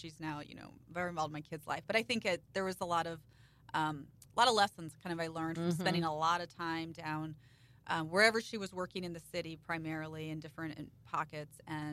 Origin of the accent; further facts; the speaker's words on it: Washington, Missouri, United States; I grew up in Washington, Missouri, so Washmo, affectionately known as, so just an hour west of here